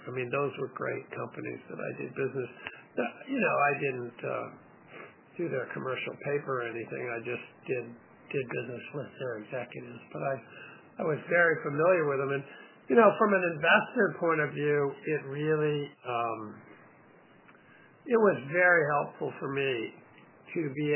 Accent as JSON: {"language": "English", "town": "Hingham", "region": "Massachusetts", "country": "United States", "tie": "born or raised there", "said": "I mean, I grew up in Hingham."}